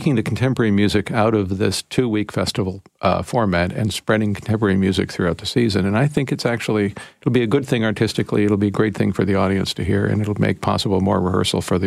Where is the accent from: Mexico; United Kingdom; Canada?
Canada; Toronto, Ontario; also born or lived in United States; Because I spent most of my career in the United States of America. I grew up in Toronto. I grew up with this orchestra.